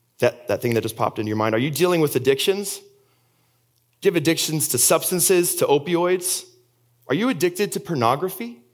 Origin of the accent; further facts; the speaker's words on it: Austria; also born or lived in Germany; I was born and raised in Austria. I went to high school in Germany. I love Austria, and I love Germany.